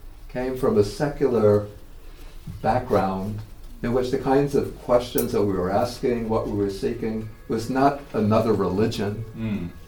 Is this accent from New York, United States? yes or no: yes; New York City, New York, United States; I'm speaking from an American perspective now, and from an urban American perspective. I grew up in New York City.